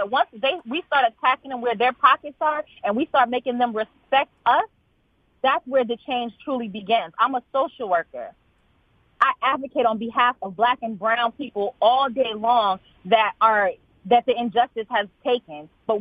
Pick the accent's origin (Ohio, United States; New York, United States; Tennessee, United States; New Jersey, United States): New York, United States; now in Tampa, United States; I'm from New York. There's places here in Tampa.